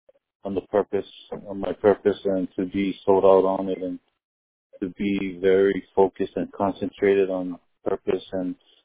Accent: Honolulu, Hawaii, United States; Okay, I'm from Honolulu, Hawaii, born and raised here in Honolulu.

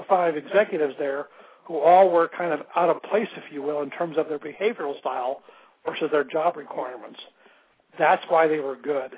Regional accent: Cleveland, Ohio, United States; You know I'm from Cleveland, which is, I don't know, positive or negative, but you know I'm from Cleveland, and I like Texans.

